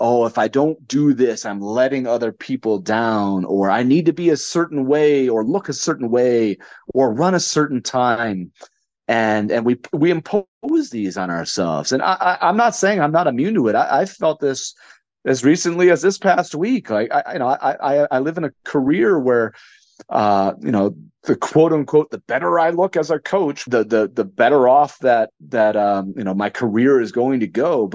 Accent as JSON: {"language": "English", "region": "Connecticut", "country": "United States", "tie": "born or raised there", "said": "I'm born and raised in Connecticut"}